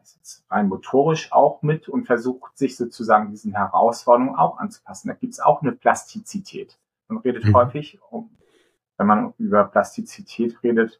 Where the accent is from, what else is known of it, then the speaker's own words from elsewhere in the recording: Lübeck, Schleswig-Holstein, Germany; ich komme ja ursprünglich aus Lübeck